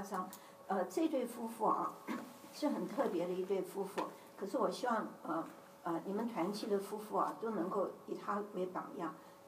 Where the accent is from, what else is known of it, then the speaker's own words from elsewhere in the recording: China; 所以你知道我们中国人常常是中国人在一起啊，就比较开心。